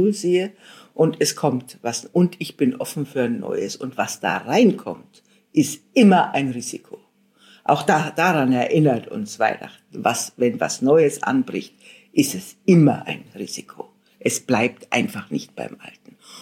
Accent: Bavaria, Germany; Ich bin aus Bayern, mir ist es ganz egal.

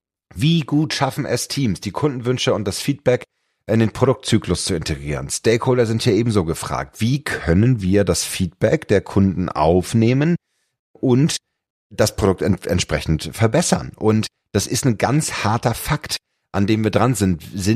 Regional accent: Hamburg, Germany; als Hamburger Jung

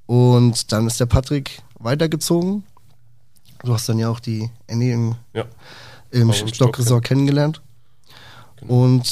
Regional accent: Rhön, Germany; now in Würzburg, Germany; Und ich komme aus der Rhön, da ist jetzt von der Gastronomie her nicht so das gewesen, wo ich mich wohlgefühlt hätte an der Arbeit. Und so bin ich nach Würzburg gekommen, 2020

